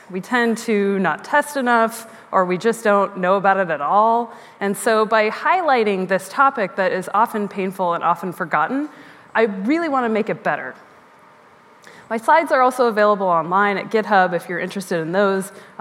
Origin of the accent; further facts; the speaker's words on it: Seattle, Washington, United States; also born or lived in Oregon; I was actually born in Oregon, but I'm from Seattle, so this feels like home to me.